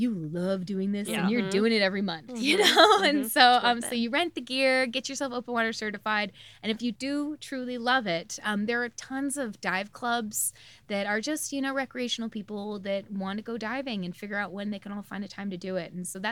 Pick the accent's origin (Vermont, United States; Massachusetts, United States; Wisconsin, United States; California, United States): California, United States; Seal Beach; I grew up locally here. I grew up like in Seal Beach.